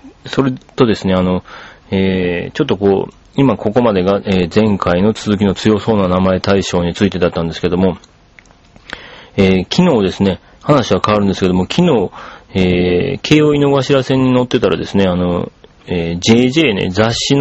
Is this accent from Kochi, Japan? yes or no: no; Takatsuki, Osaka, Japan; 大阪の高槻市というところが僕の実家があるところなんですけど